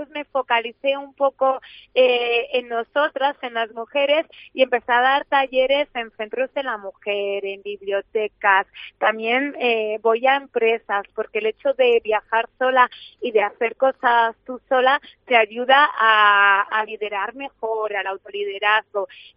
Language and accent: Spanish; Manzanares, Castilla-La Mancha, Spain; born there; yo soy periodista, nací en Manzanares